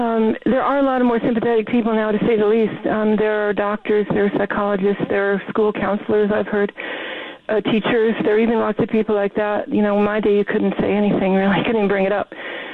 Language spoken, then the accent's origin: English; Portland, Oregon, United States; now in New York, United States; I grew up outside Portland, Oregon, and it was okay.